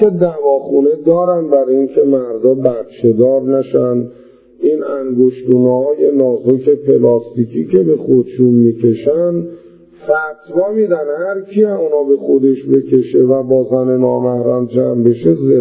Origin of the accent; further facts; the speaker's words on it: Iran; کجایی هستی؟ ایرانی هستیم.